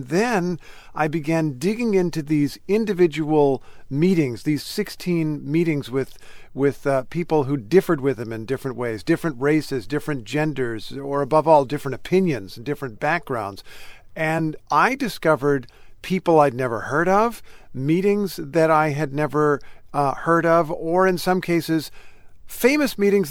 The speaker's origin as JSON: {"language": "English", "region": "Indiana", "country": "United States", "tie": "born or raised there", "said": "I've been interested in Lincoln since I grew up in Indiana, which is a place that he spent most of his youth."}